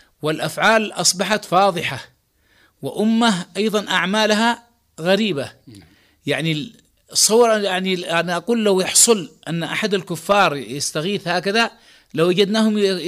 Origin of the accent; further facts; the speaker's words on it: Yemen; وإن كانت أعلنت عندنا في اليمن